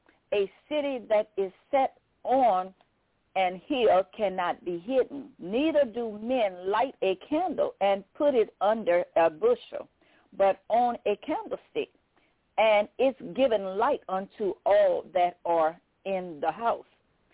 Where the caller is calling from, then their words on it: Baton Rouge, Louisiana, United States; I'm calling from Baton Rouge, Louisiana